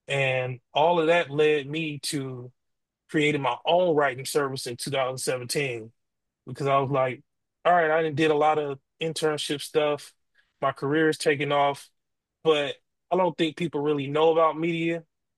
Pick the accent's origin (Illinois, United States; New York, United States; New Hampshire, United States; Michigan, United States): Michigan, United States; Detroit; I'm from Detroit.